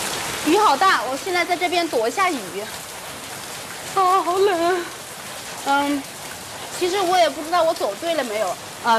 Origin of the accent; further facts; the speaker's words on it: China; 旁边的话它一般会有很多人在打麻将，是我们中国人的一种消遣的方式。